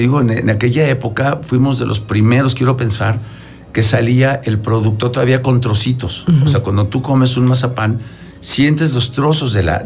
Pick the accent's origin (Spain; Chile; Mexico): Mexico; born there; Mi padre, sí, era italiano, de, sí, Venecia. Sí. Yo nací aquí en México y estuve allá varios años